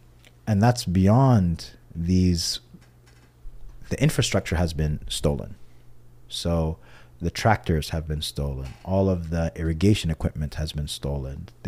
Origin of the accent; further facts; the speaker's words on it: Gezira, Sudan; I'm from Al-Jazeera. Al-Jazeera is a state right south of Khartoum. It's an agricultural state. It's between the two Niles.